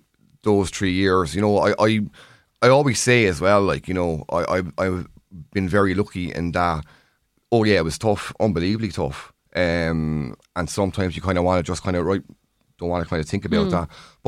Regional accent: Waterford, Munster, Ireland; because I'm from Waterford

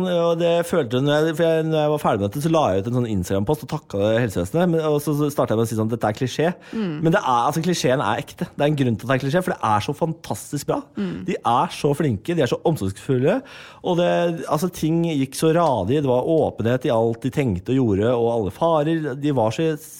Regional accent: Moss, Østfold, Norway; Jeg er fra Moss, ok.

